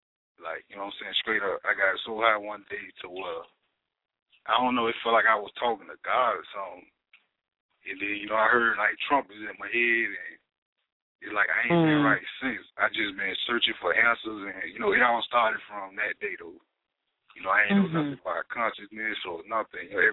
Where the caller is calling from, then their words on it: Macon, Georgia, United States; I'm calling from Macon.